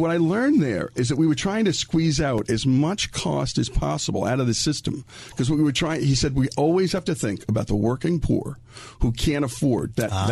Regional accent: New Jersey, United States; here in what used to be my hometown, which is northern New Jersey.

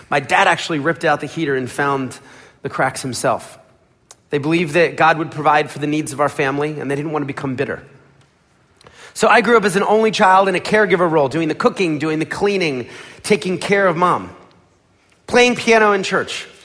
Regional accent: Philadelphia, Pennsylvania, United States; I was born in Philadelphia. I was born in a middle-class family.

